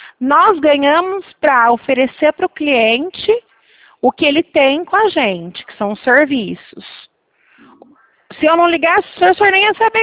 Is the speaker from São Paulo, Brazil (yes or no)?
yes; Porto Ferreira, São Paulo, Brazil; Eu sou de Porto Ferreira, São Paulo.